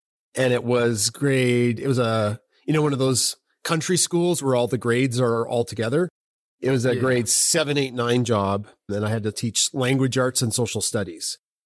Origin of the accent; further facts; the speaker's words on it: Canada; I lived in like a really out in the country area of Canada. I'm a Canadian and there was no light pollution.